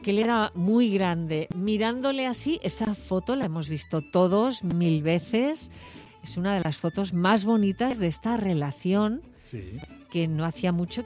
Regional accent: Spain; soy española periodista

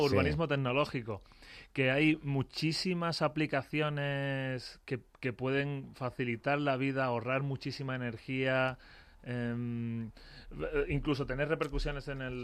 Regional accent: Huelva, Andalusia, Spain; que pues yo soy de Huelva

